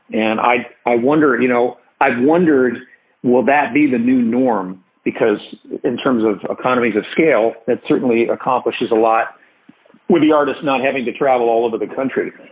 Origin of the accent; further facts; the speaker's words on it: California, United States; also born or lived in Philadelphia / Pittsburgh / Chicago; I was born in Philadelphia, but we moved around a little bit before I was 10. So, from the time I was born, Philadelphia, California, Pittsburgh, Chicago, and then back to Los Angeles, and that's all before I was 10.